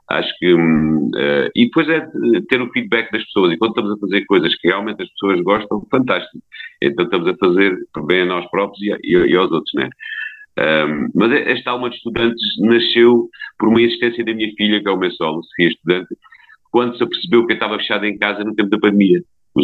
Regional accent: Évora, Alentejo, Portugal; Nasci no Alentejo, nasci em Évora, e por aqui vou-me mantendo. Gosto desta terra, gosto muito de passear, mas gosto sempre do regresso ao Alentejo. Sou alentejano mesmo de raiz.

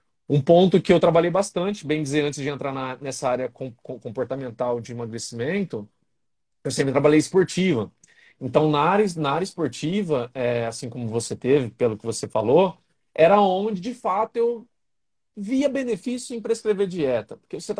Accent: São Joaquim da Barra, São Paulo, Brazil; also born or lived in Ribeirão Preto; Hoje eu estou na minha cidade natal, que é de onde eu sou, é São Joaquim da Barra, é uma cidade interior de São Paulo, fica a 1 hora de Ribeirão Preto. Eu voltei para cá por conta da pandemia, né? Eu residi em Ribeirão Preto

